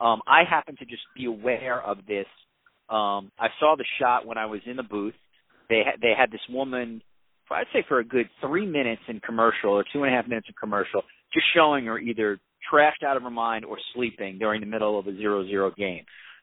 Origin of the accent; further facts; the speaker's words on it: New York, United States; So the SEC, I probably, as a New Yorker, I probably watch the SEC Network